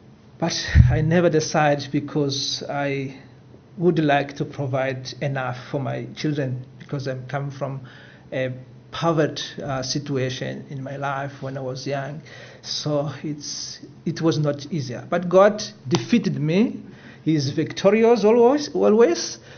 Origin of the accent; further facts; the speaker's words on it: Mozambique; first language Portuguese; English is a second language; I'm not English speaker, so I speak Portuguese and other languages, Mozambican languages, but I will try to do my best.